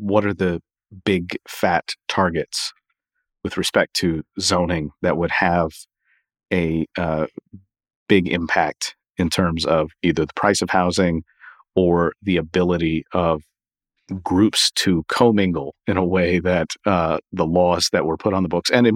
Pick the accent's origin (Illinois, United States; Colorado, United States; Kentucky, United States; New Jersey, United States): Kentucky, United States; Louisville; Yeah, Louisville, my hometown, went to the U.S. Supreme Court over protective covenants to keep Black people out of white neighborhoods.